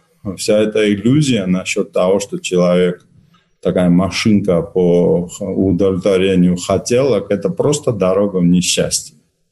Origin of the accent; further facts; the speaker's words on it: Tbilisi, Georgia; когда я рос в Тбилиси